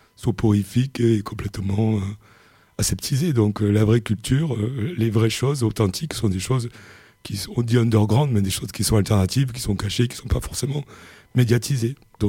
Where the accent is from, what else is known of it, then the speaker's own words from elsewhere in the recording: Aigues-Mortes, Occitanie, France; moved away as an adult; Je viens d'Aigues-Mortes, donc un petit village avec des remparts. Et quand j'ai eu 18-19 ans, je suis parti à Angoulême